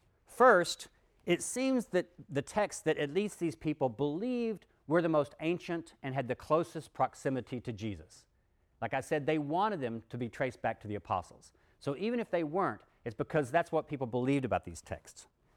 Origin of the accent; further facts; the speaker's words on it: Texas, United States; when I was a kid growing up in Texas, one of our sayings was, "Let's make like a Baptist and split, make like a Baptist church and split."